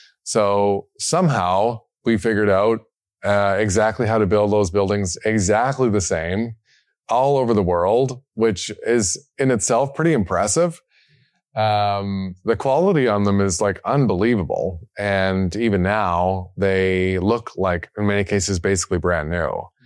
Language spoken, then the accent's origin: English; Edmonton, Alberta, Canada; because we're from Edmonton together